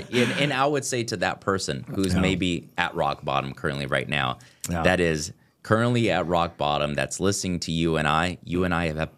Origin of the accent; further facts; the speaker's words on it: San Jose, California, United States; Dang, over here in Silicon Valley, like, I guess we do have some stuff, but like being born and raised in San Jose